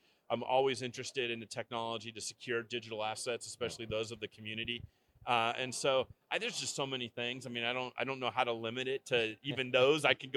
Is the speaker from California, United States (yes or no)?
yes; California, United States; I came from California, Southern California, so a big change. I used to go to the beach and surf.